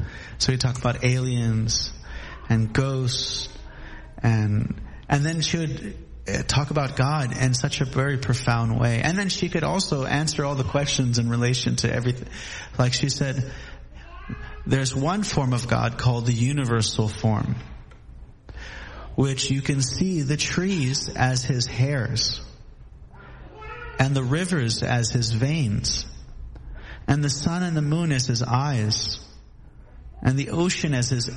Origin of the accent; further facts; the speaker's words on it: Honolulu, Hawaii, United States; So I began my journey. I grew up in Honolulu.